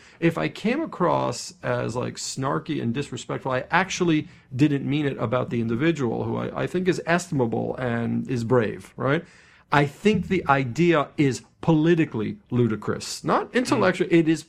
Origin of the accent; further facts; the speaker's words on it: New York, United States; now in Washington, United States; I'm a Washingtonian now. I'm originally a New Yorker